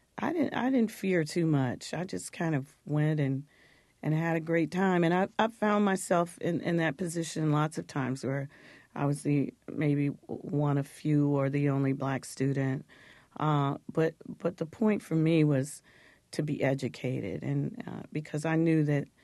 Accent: Detroit, Michigan, United States; I had a great time growing up in Detroit, and it only changed when the world change and integration and came into play

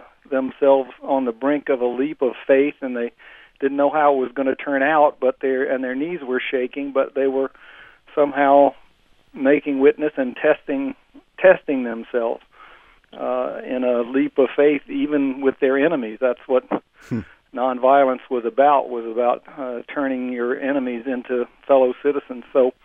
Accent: the South, United States; when I was a teenager growing up in the South in the 50s and 60s

